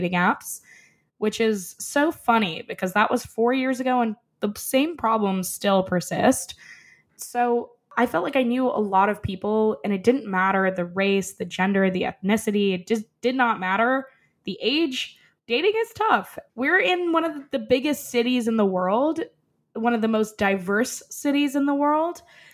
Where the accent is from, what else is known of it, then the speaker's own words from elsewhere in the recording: New York City, New York, United States; I am born and raised in New York City. I'm a native New Yorker. I grew up on the Upper East and Upper West Side